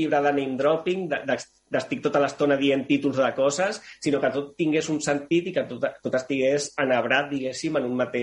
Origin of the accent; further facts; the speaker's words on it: Sant Boi de Llobregat, Catalonia, Spain; Jo soc de Sant Boi de Llobregat. Els meus companys de classe eren castellanoparlants en un 92%, 93%.